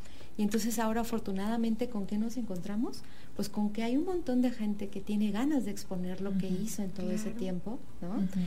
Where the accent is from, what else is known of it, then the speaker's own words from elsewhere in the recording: Mexico; Y a veces uno como mexicano es al que le regateamos, ¿no?